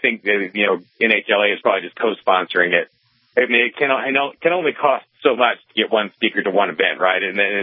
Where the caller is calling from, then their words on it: Colorado, United States; although I'm calling from Colorado, I live in New Hampshire.